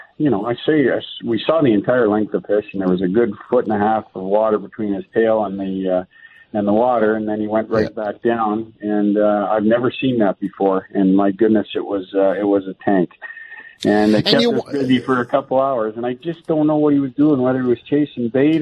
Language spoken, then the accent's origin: English; Hornepayne, Ontario, Canada; I mean, I grew up in Horn Pain in Northern Ontario, so I was in a fishing boat before I probably could walk.